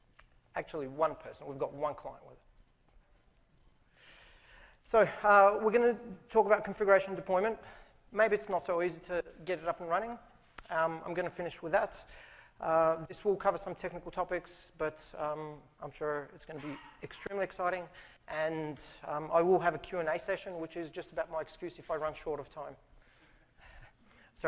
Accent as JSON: {"language": "English", "country": "Australia", "tie": "born or raised there", "said": "I grew up in Australia, that's why I don't speak like a Bulgarian."}